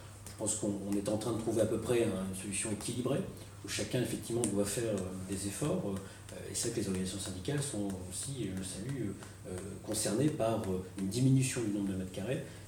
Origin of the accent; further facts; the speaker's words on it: Hauts-de-France, France; Personnellement, je suis nordiste d'origine.